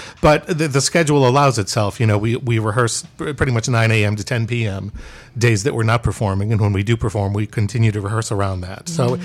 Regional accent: Buffalo, New York, United States; So I originally come from Buffalo, New York.

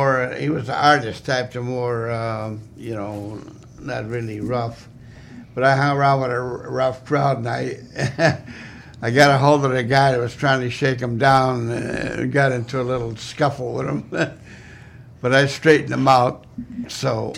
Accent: 's-Hertogenbosch, North Brabant, Netherlands; moved away; I grew up in Seto van Bos in the Netherlands, which is the home of Hieronymus Bosch. My brother, we were born right there.

